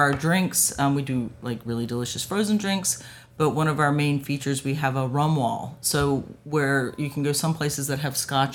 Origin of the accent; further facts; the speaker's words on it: North Carolina, United States; I'm also from North Carolina, so I'm from the South.